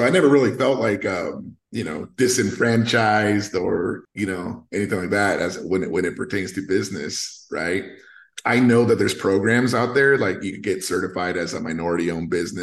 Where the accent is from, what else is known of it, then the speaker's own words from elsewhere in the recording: United States; first language Spanish; English is a second language; I'm super proud of being a Mexican American, and Spanish was my first language and I still speak it with my parents